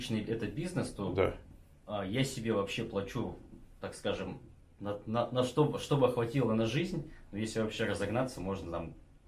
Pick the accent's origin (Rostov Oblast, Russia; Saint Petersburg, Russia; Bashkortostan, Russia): Bashkortostan, Russia; Askino; moved away as an adult; also born or lived in Ufa; now in Moscow, Russia; Но сам родом я из Башкирии, села Аскина. И 8 лет я еще жил в Уфе.